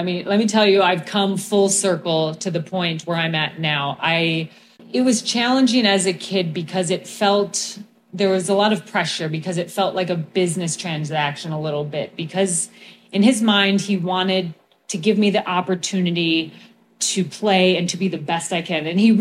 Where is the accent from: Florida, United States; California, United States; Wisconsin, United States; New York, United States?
Wisconsin, United States; also born or lived in Minnesota; I was born in Minnesota. I grew up in Wisconsin. So up north, we have indoor tennis.